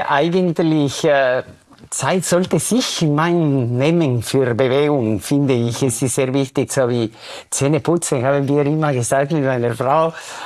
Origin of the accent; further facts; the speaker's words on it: Guatemala; German is a second language; ich bin ursprünglich aus Guatemala